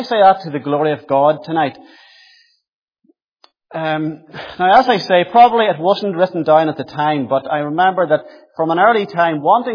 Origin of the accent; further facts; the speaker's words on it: Northern Ireland, United Kingdom; I was born and brought up in a farming family outside Ocker, County Tyrone, so I'm way up from Tyrone there.